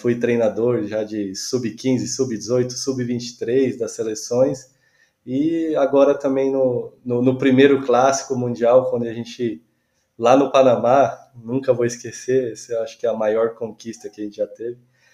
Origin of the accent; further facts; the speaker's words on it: Bastos, São Paulo, Brazil; also born or lived in Guarulhos; eu sou natural da cidade de Bastos, né? Uma cidade que tem bastante tradição no beisebol, né? Nasci em Bastos, joguei lá até os 13 anos